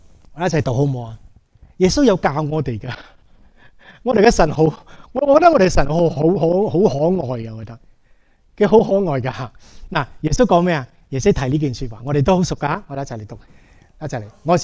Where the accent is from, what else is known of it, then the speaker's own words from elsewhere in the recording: Malaysia; 大家知我马来西亚长大嘅